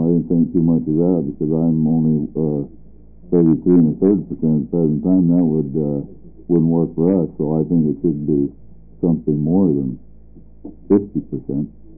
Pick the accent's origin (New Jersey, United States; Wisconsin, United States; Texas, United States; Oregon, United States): Oregon, United States; Silverton; from Silverton, Oregon, and I'm in favor of this bill as it stands.